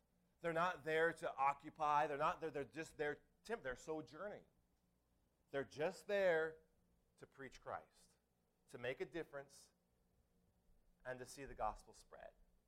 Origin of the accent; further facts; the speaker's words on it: United States; I'm an American. I believe in that.